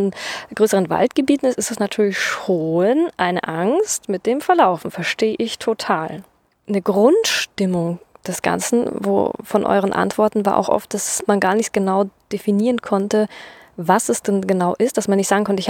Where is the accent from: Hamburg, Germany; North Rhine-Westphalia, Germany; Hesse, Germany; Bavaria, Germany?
Bavaria, Germany; now in Berlin, Germany; Wo ich herkomme, aus Bayern, da bin ich nie einem Wildschwein begegnet